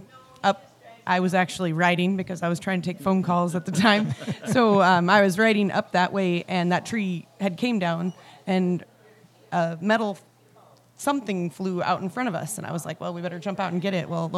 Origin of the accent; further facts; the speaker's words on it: Nebraska, United States; It was nothing I've seen, and I'm from Nebraska. We've got tornadoes.